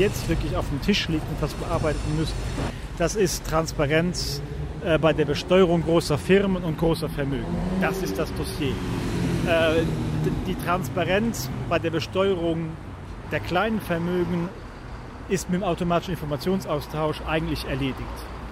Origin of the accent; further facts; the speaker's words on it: Luxembourg; ich bin Luxemburger, ich bin auch Grüner.